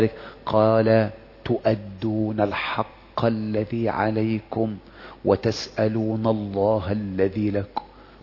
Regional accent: Egypt; بس برضو أنت عارف أنا مصري

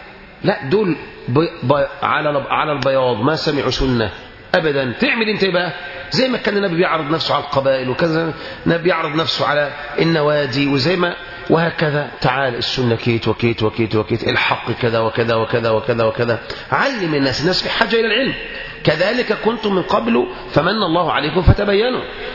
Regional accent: Egypt; خصوصا يا أخوان في بلدنا مصر. بلدنا مصر

